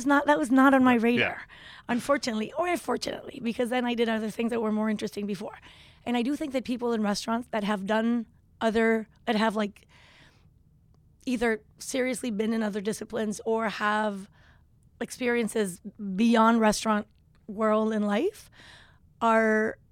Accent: Tepoztlán, Morelos, Mexico; we really had the fortune of growing up in Tepoztlán, which was a really small town.

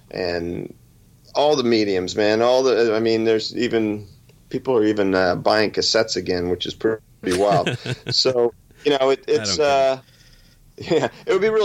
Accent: Toms River, New Jersey, United States; I was Christmas shopping in my hometown of Toms River, and I was at the Ocean County Mall

